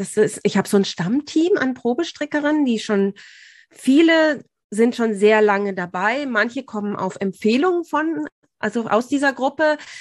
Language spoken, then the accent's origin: German; Bad Tölz, Bavaria, Germany; weil Tölz eben meine Heimatstadt ist, war das irgendwie so, das hat mich wahnsinnig gefreut